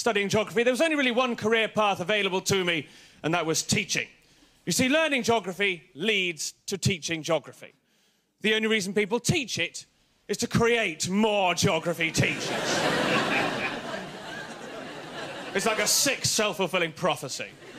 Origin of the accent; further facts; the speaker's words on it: East Midlands, United Kingdom; I grew up in Lincolnshire, the second largest county in the UK, and very few people know where it is.